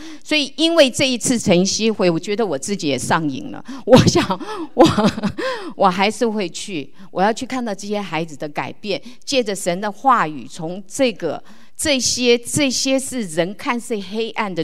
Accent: China; 然后也对我们中国人来说，家里有吸毒的孩子，父母是羞于此口的。

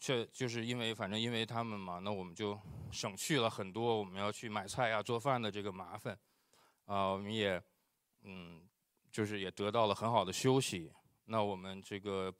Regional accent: Haidian, Beijing, China; moved away as an adult; 我是在北京海淀区长大的。那我身边呢都是主要大多数都是学理工的知识分子。

